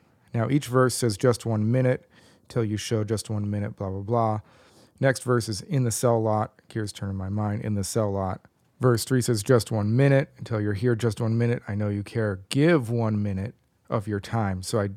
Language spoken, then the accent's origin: English; Tucson, Arizona, United States; Now, I don't know this from personal experience about my hometown of Tucson, Arizona